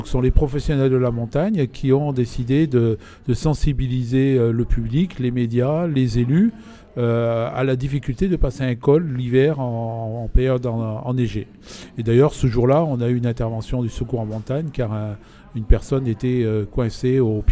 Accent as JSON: {"language": "French", "region": "Provence-Alpes-Côte d'Azur", "country": "France", "said": "accompagnateur en montagne retraité. Et effectivement, je viens du Briançonnais, d'un petit village qui s'appelle Lévigneaux."}